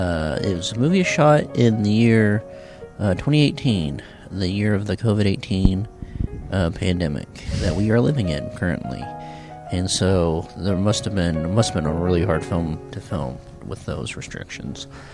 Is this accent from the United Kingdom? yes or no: no; New York, United States; It's kind of like a New York type place. Hey, I'm from New York.